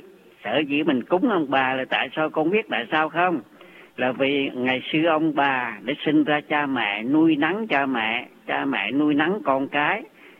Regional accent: Quang Nam, Vietnam; also born or lived in Hue; tôi là dân Quảng Nam ra Huế học

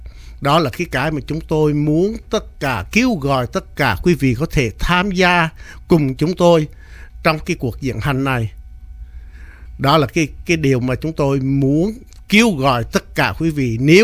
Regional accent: Central Vietnam, Vietnam; Mặc dù tôi là người Trung nhưng mà tôi vì đó là những cái rất quan trọng mà tôi khuyến khích con tôi cố gắng

